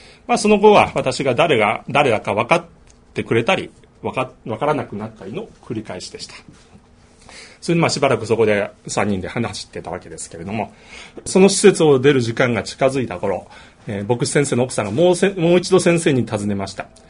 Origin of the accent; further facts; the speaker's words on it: Tojo, Hiroshima, Japan; 私の故郷である広島の山奥の東条という町